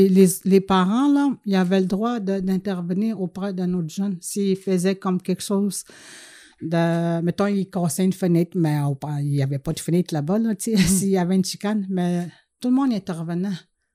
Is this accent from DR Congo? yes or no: no; Lac-Simon, Quebec, Canada; je viens du Lac-Simon, la communauté du Lac-Simon.